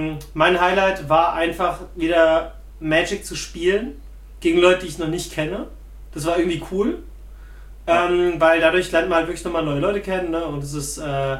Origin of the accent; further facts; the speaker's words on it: Berlin, Germany; ich bin aus Pankow.